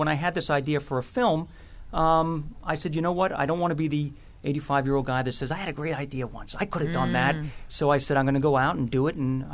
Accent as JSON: {"language": "English", "region": "New York", "country": "United States", "tie": "born or raised there", "said": "I grew up on those stories. I grew up on Long Island."}